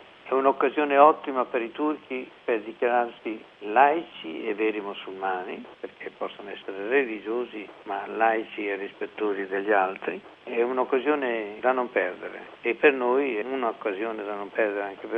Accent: Emilia-Romagna, Italy; io sono un emiliano

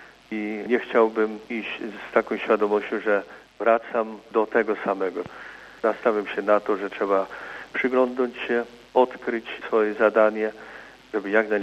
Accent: Lesser Poland, Poland; pochodzę z diecezji tarnowskiej.

